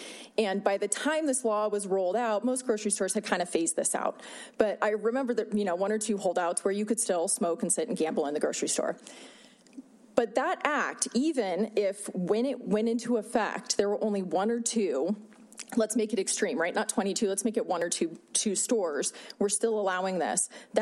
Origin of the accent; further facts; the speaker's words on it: Reno, Nevada, United States; And I'm born and raised in Reno. And growing up, we had slot machines in our grocery stores.